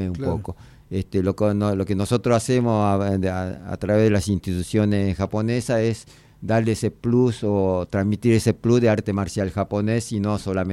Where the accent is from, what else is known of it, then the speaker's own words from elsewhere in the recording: Escobar, Buenos Aires Province, Argentina; Sí, yo nací y me crié en Escobar, pero hice la secundaria acá en Buenos Aires.